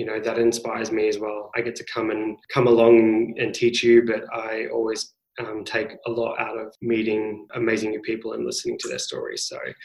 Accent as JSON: {"language": "English", "country": "Australia", "said": "Funny, it should be an easy one considering I am an Australian."}